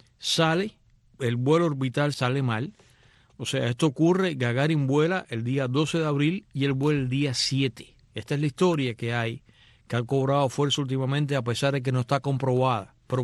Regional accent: Cuba; Crecimos todos nosotros en Cuba, en la época de infancia

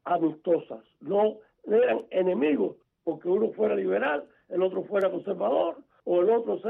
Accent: Cuba; moved away as an adult; yo salí de Cuba con 18 años

